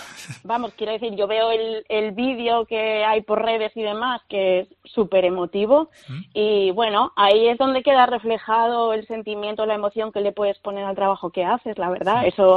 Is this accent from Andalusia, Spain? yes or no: no; Asturias, Spain; como asturiana que soy, defiendo muchísimo el producto asturiano y la cocina tradicional asturiana.